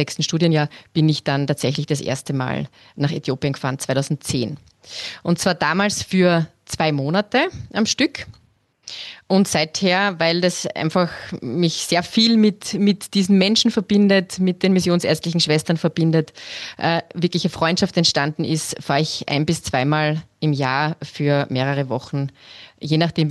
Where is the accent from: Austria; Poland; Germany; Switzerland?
Austria; weil es nicht wie bei uns in Österreich